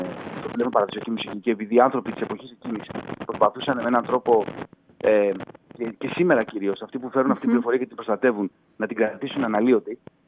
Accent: Drama, Eastern Macedonia and Thrace, Greece; παρόλο που η καταγωγή μου έχει να κάνει με την Ήπειρο, τον Πόντο και τη Θράκη, μεγάλωσα στη Δράμα

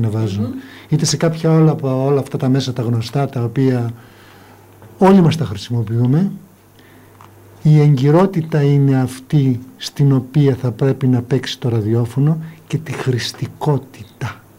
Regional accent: Velvento, West Macedonia, Greece; Όχι, και δεν το λέω για το Βελβεντό γιατί είναι η πατρίδα μου

